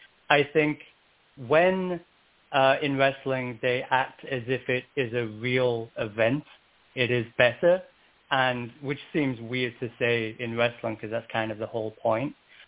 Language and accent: English; England, United Kingdom; now in United States; I'm actually in California, but I'm English originally.